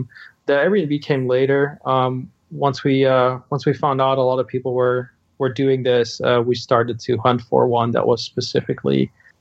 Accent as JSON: {"language": "English", "country": "Netherlands", "tie": "born or raised there", "lives_now": "San Francisco, United States", "said": "I grew up in the Netherlands. We currently live in San Francisco."}